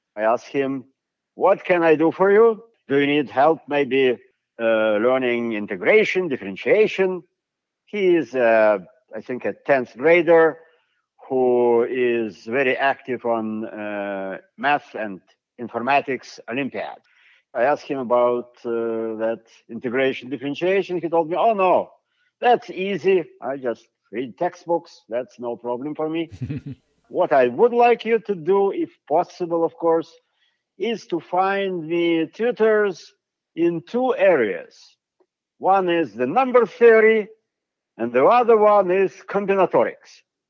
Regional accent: Siberia, Russia; English is a second language; And I don't think that the fact that I am from Siberia should in any way preclude me from the desire to help those kids.

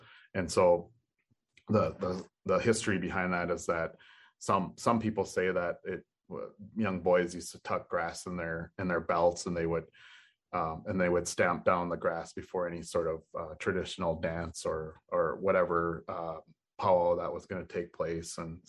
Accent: Lac Courte Oreilles, Wisconsin, United States; I was from Lake of the Odawa, or Lacouderay, Lake of the Short Ear in French, next to Hayward, Wisconsin, in northern Wisconsin territory.

